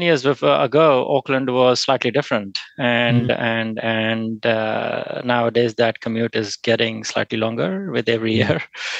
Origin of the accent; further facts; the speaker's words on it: Mumbai, Maharashtra, India; born there; I was born in Mumbai, in India.